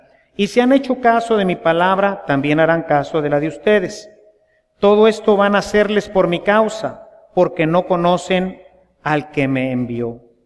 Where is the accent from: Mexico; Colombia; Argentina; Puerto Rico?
Mexico; Somos mexicanos gobernados por nuestros representantes que nosotros hemos escogido